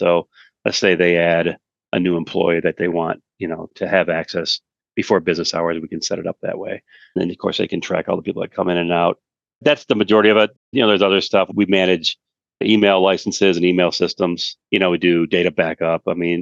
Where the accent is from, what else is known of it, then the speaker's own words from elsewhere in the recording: Detroit, Michigan, United States; I grew up in Detroit. I'm a big fan of Detroit, Michigan